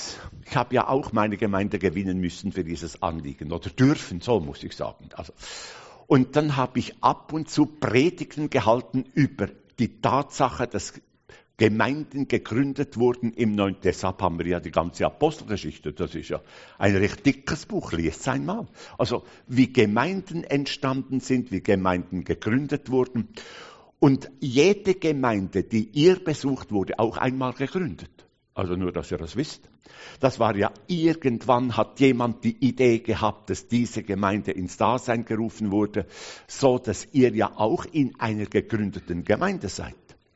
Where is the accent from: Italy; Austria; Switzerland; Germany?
Switzerland; Nun, ich bin Schweizer. Ich komme aus der Schweiz.